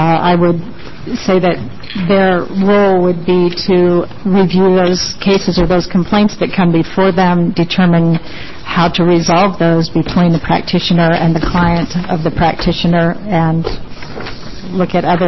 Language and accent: English; Portland, Oregon, United States; I'm from Portland, and I've been nominated to the Oregon Board of Dentistry.